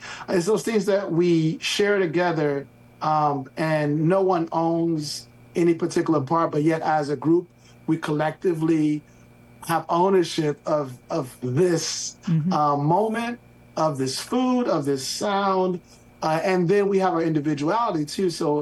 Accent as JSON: {"language": "English", "town": "Chicago", "region": "Illinois", "country": "United States", "tie": "born or raised there", "said": "and then I grew up in Chicago."}